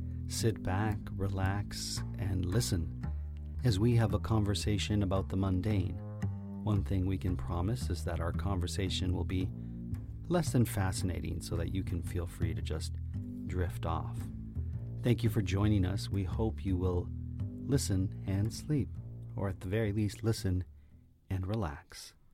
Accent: Woodbridge, Ontario, Canada; now in Toronto, Canada; the bridge that strikes me the most would be from my hometown of Woodbridge.

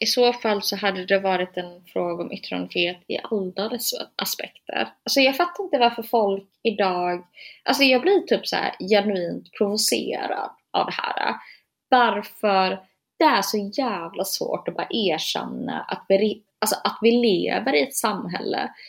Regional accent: Gothenburg, Västra Götaland County, Sweden; born there; jag är från Somalia. Jag kommer alltid vara somalier. Det här är inte mitt land. Men jag är faktiskt född i det här landet. Jag föddes på Östra sjukhuset i Göteborg.

